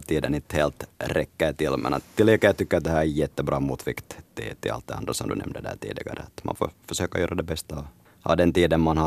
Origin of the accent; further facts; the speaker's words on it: Uusimaa, Finland; Jag växte upp i Västnyland utan möjlighet att spela ishockey då i tiden.